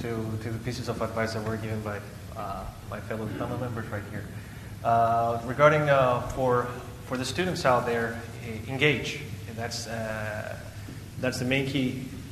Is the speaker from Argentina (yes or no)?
yes; Argentina; now in Brazil; I'm originally from Argentina, and I've been with Novus International for 5 years now. And I'm based from Brazil.